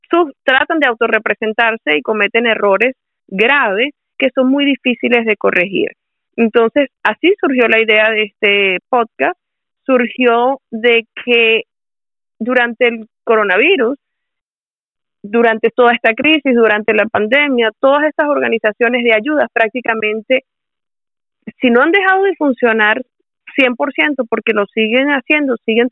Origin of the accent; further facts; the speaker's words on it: Venezuela; moved away as an adult; now in Canada; Me gradué de abogado hace muchísimos años en mi país de origen, que es Venezuela. Me gradué de abogado en Caracas, Venezuela. Ejercí allá por más de 15 años y emigré a Canadá. Emigré a Canadá con mis hijos, mi esposo, en el año 2010